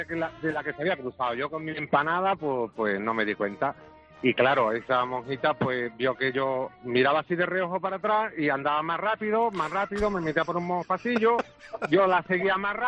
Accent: Seville, Andalusia, Spain; soy de Sevilla

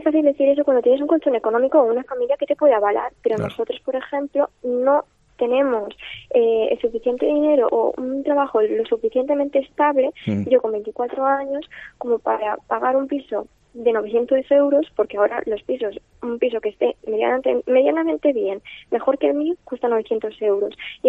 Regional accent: Tarragona, Catalonia, Spain; Somos de Tarragona y, claro, nosotros ansiamos volver allí

